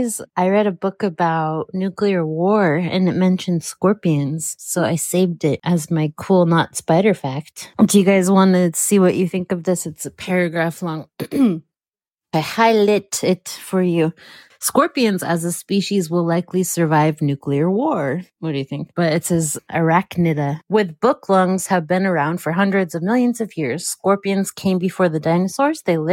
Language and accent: English; Colorado, United States; now in South Jersey, United States; I'm from Colorado. I don't understand oceans, but I guess now I sort of live by one.